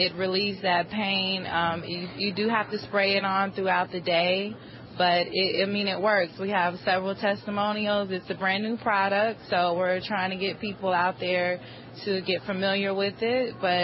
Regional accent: Atlanta, Georgia, United States; We're from Atlanta, Georgia. We train together.

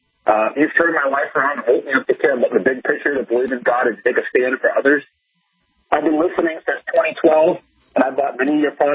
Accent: Portland, Maine, United States; I'm 27 from Portland, Maine, and I'm proud to be an American.

